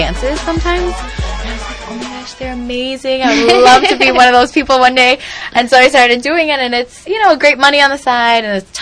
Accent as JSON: {"language": "English", "town": "Chicago", "region": "Illinois", "country": "United States", "lives_now": "Boston, United States", "said": "I came from Chicago."}